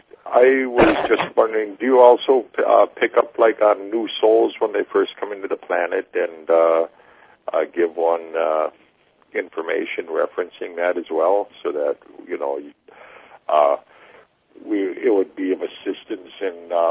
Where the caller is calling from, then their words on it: Connecticut, United States; Connecticut area.